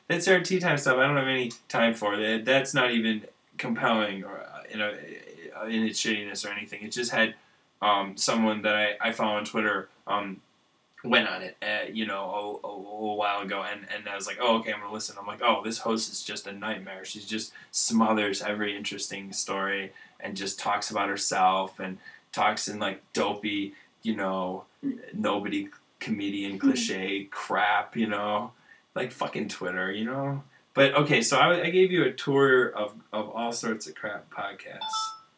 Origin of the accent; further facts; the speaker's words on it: Illinois, United States; Jessica grew up in California, and I grew up in Illinois, and we've lived other places.